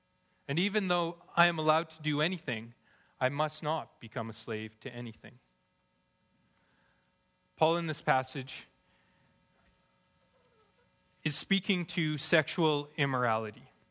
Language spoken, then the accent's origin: English; Alberta, Canada; Now, I'm from Alberta. I grew up in Alberta. I love steak. I grew up on steak.